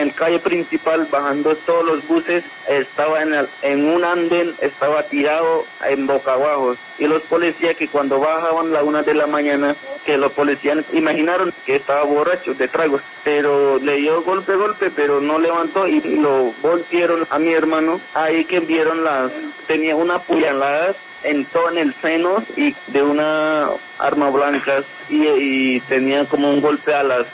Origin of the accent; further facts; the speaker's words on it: Bajo Baudó, Chocó, Colombia; Nosotros somos de Bajo Baudó, Chocó.